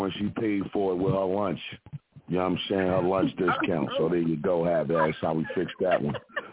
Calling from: Philadelphia, Pennsylvania, United States

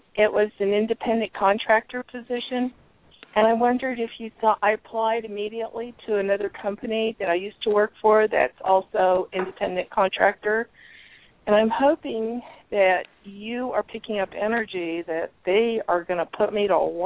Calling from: Phoenix, Arizona, United States; and I'm calling you from the Phoenix area.

